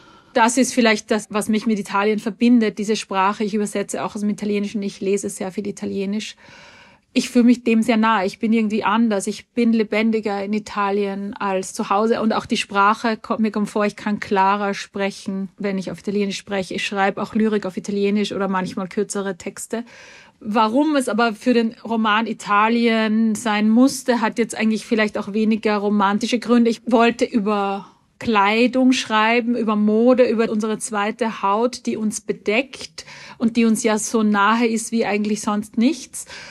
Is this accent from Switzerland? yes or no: no; Salzkammergut, Austria; Ich bin im Salzkammergut aufgewachsen in Österreich und das ist auch eine Gegend, wo ich manchmal bei Interviews früher gesagt habe, ich komme dort her, wo andere Urlaub machen.